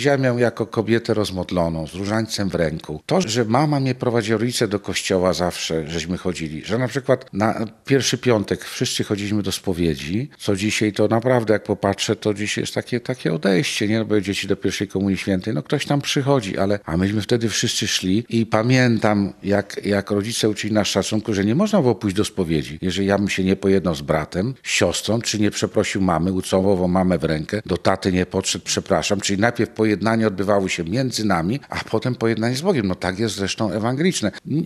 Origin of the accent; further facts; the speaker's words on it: Rzeszów, Subcarpathian Voivodeship, Poland; born there; ja urodziłem się w Rzeszowie, w parafii diecezjalnej Chrystusa Króla, tam byłem ochrzczony